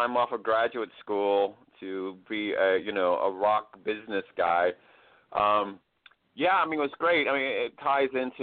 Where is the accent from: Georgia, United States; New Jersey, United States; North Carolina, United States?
Georgia, United States; Stone Mountain; I grew up around the Klan and had friends whose dads were in the Klan. And, you know, it was just sort of normal business in Stone Mountain in those days.